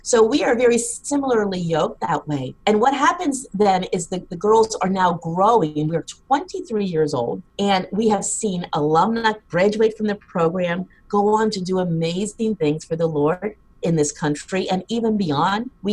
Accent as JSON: {"language": "English", "town": "Cincinnati", "region": "Ohio", "country": "United States", "said": "I'm really from Cincinnati. I was going into Northern Virginia, Washington, D.C. area, and boy, was that a different world for me."}